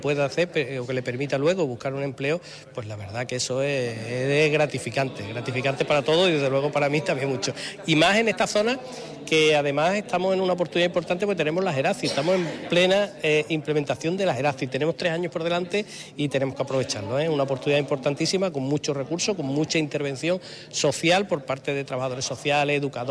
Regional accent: Calaña, Andalusia, Spain; Yo vengo de una zona, yo soy de Calaña, la zona minera

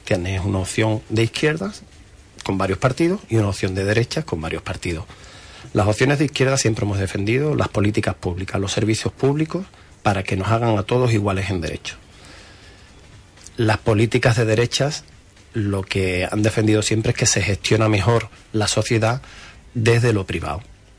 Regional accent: Huelva, Andalusia, Spain; tipo criado aquí en Huelva, más de Huelva que un choco, que un cabezo

